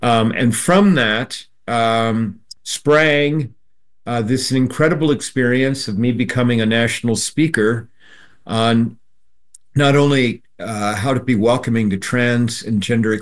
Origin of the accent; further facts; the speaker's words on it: Cedar Rapids, Iowa, United States; I grew up in Cedar Rapids